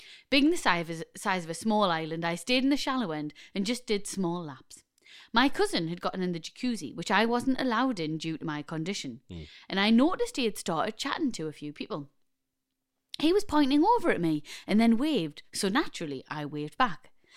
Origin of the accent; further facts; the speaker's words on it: Newcastle, North East England, United Kingdom; We're from Newcastle, brilliant.